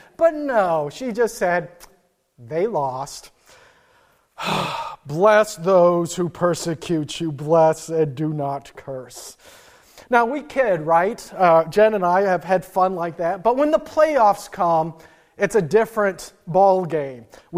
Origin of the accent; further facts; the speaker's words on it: North Dakota, United States; You see, I grew up in the Midwest, and a lot of my childhood when I was watching baseball was in North Dakota